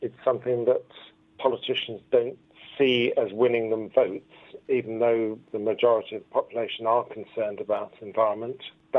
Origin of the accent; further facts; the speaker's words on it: London, United Kingdom; from London.